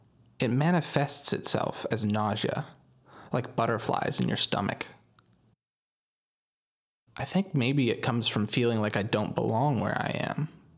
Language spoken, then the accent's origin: English; Canada; moved away; I'm a Canadian who doesn't belong in Canada.